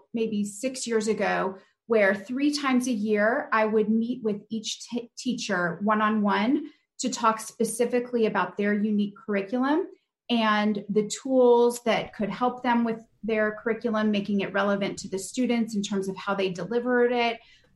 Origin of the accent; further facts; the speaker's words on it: Texas, United States; kind of growing up in Texas and seeing the passion of the librarians there